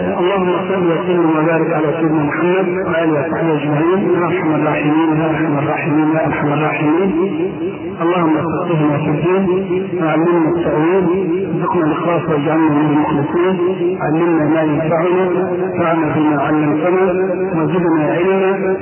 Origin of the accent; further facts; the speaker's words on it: Egypt; ولذلك ما عندنا في مصر لا تجيء في بقية دول العالم إلا من انتقل من عندنا إلى غيرنا